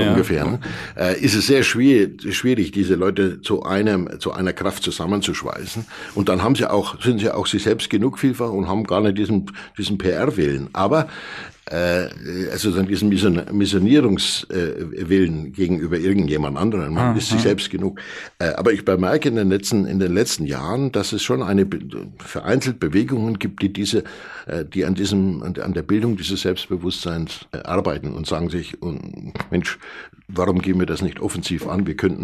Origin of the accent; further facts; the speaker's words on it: Bavaria, Germany; das ist der Punkt, den man als Franke aus verschiedensten Gründen, und nicht nur als Franke, auf keinen Fall so gehen lassen darf.